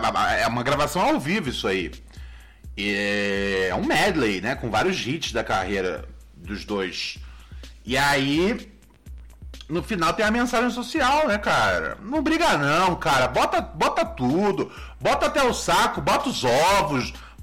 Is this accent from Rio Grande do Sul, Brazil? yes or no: no; Rio de Janeiro, Brazil; Eu sou cria do Complexo do Alemão, Morro do Adeus. Posso passar 50 anos sem pisar lá, que quando pisar, sou bem considerado de novo.